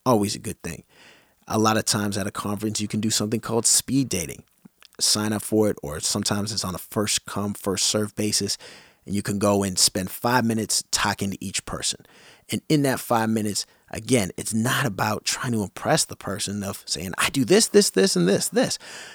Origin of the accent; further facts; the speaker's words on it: Canada; But I will often wear a Toronto Blue Jays hat, or something that is Toronto, or something that is Canadian, because right away that's going to signal to somebody that I'm Canadian.